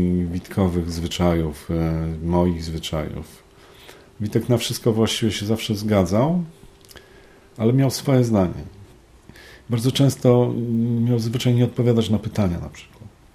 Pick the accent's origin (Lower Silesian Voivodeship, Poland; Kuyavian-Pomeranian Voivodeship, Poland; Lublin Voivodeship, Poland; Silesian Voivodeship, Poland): Kuyavian-Pomeranian Voivodeship, Poland; Bydgoszcz; Wychowałem się w Bydgoszczy. Wakacje spędzałem w Toruniu, w rodzinie babci. I tam się musiałem bić o Bydgoszcz, później wracałem do Bydgoszczy, tam się musiałem bić o Toruń.